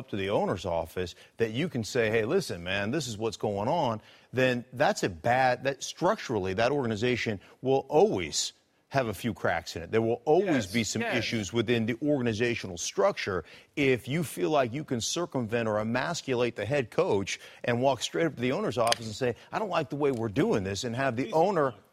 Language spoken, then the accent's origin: English; Alaska, United States; Like, I came from Fish Belly White in Alaska, right? I came from an upper, you know, upper middle class, yeah, family